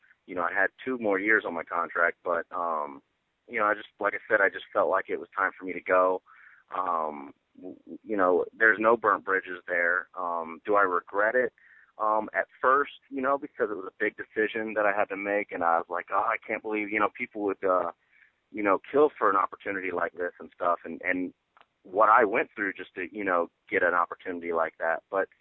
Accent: Orlando, Florida, United States; now in Miami, United States; Now I'm down here in Miami. I'm still from Orlando, but I'm down here in Miami for a little bit

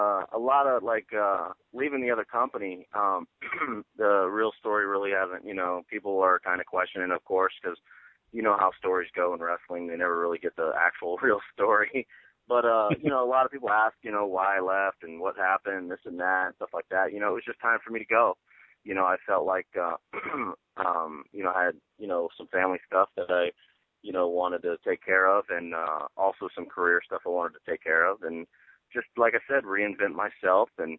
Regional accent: Orlando, Florida, United States; now in Miami, United States; Now I'm down here in Miami. I'm still from Orlando, but I'm down here in Miami for a little bit

